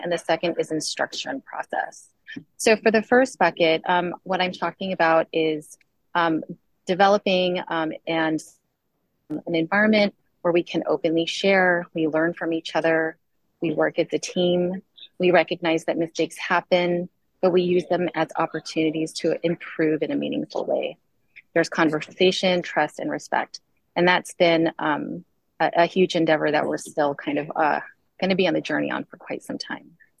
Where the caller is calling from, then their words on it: Stanford, California, United States; Apologies, I'm calling you from the Stanford campus.